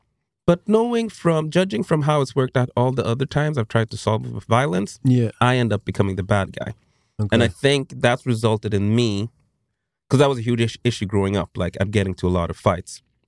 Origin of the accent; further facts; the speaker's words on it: Sweden; growing up in Sweden during this time